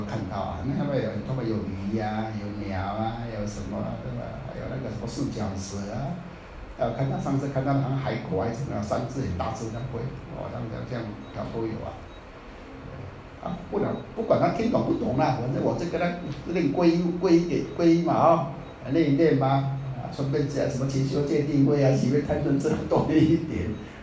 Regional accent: Taiwan

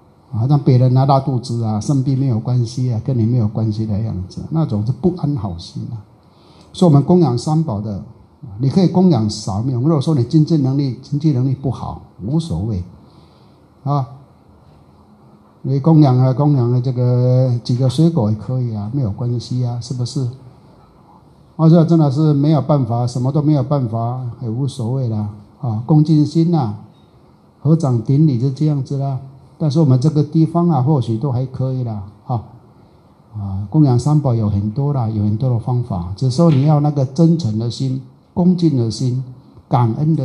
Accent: Taiwan; 以前我们呢在台湾呢、啊，我们的亲戚啊

